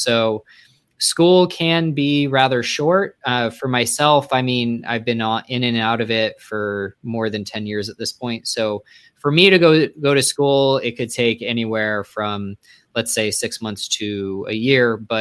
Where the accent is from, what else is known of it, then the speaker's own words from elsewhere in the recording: Montana, United States; I was raised in Montana, and just started there.